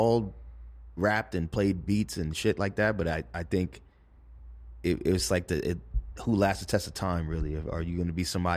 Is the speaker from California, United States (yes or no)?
no; Flatbush, New York, United States; Particularly where I grew up in Flatbush was really Caribbean. And my dad is Jamaican.